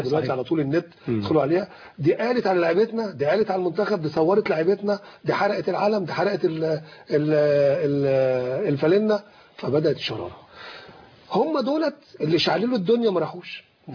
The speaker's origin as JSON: {"language": "Arabic", "country": "Egypt", "said": "احنا فعلا كمصريين"}